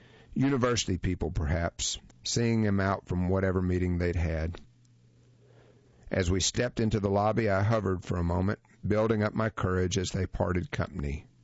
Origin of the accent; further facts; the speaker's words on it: Pittsburgh, Pennsylvania, United States; Fred Rogers was from Pittsburgh, my hometown